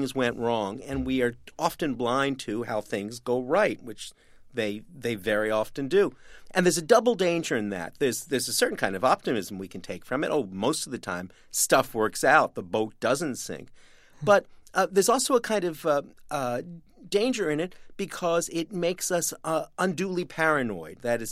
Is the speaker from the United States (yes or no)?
no; Canada; It's cold as can be here in New York, but by Canadian standards, and I am Canadian, it is nothing.